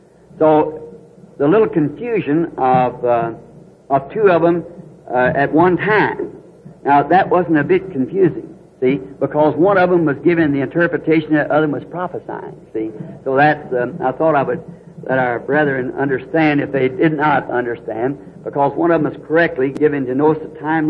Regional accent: Ireland; Of course, being Irish, my people are Catholic.

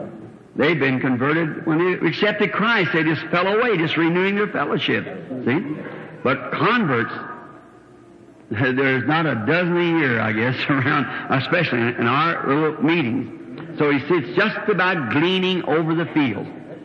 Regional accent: Louisville, Kentucky, United States; Billy Graham said in Louisville, when it's my hometown

